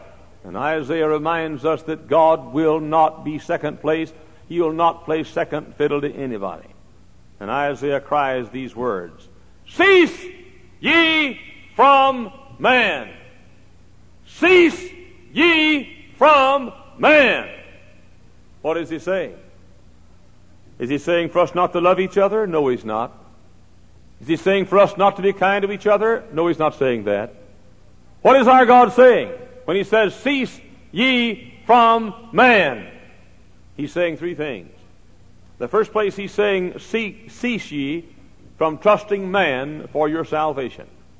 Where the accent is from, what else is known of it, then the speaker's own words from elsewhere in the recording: Dallas, Texas, United States; I preached this last week in Richardson, Texas, which is just a few miles north of Dallas, Texas, my hometown.